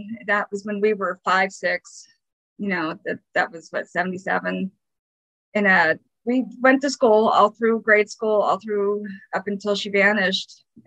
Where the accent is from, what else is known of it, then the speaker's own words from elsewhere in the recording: Windber, Pennsylvania, United States; moved away as an adult; I grew up in Windber, Pennsylvania. I moved out here right after high school when I was 18.